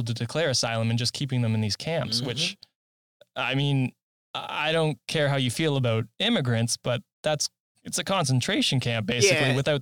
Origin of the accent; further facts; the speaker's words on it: Canada; I'm a Canadian, so correct me if I'm wrong